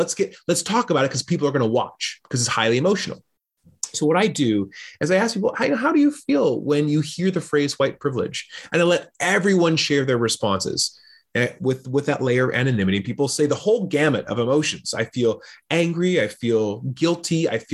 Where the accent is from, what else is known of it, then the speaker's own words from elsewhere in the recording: United States; I'm an American person. There's definite privilege by being an American.